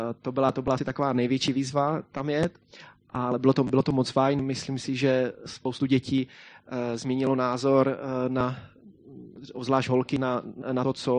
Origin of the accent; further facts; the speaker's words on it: Šlapanice, South Moravian Region, Czechia; a když říkám, že jsme z Brna, tak nejsme úplně z Brna, bydlíme na dojezd jednoho trolejbusu ve Šlapanicích, takže jsme ve skutečnosti ze Šlapanic.